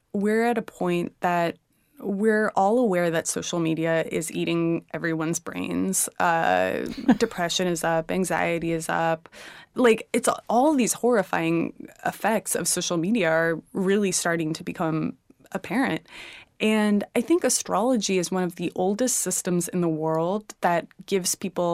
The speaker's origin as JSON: {"language": "English", "town": "Houston", "region": "Texas", "country": "United States", "tie": "born there", "said": "So I was born in Houston."}